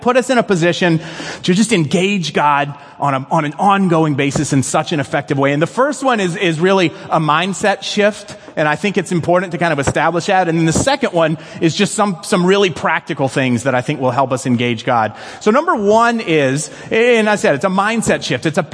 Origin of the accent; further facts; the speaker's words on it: the South, United States; And I grew up in the South, and so this is going to sound conservative.